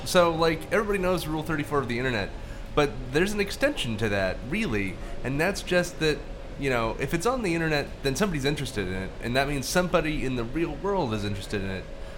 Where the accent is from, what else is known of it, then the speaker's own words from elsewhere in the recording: Virginia, United States; Then again, I'm from Virginia, and everybody knows that you have to, you know, give shit on the states that surround you.